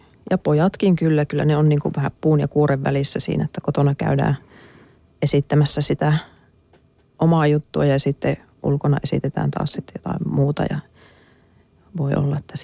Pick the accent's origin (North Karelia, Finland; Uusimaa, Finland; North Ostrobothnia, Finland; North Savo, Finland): North Ostrobothnia, Finland; Oulu; Toki se on varmaan hyvin paljon semmoinen oulumainen, kun mä oon itse Oulusta kotosi.